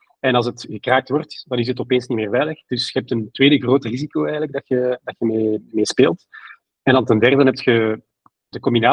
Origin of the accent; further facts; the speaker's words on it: Belgium; En we zijn drie Belgen. We hebben altijd geprobeerd om uit België te bouwen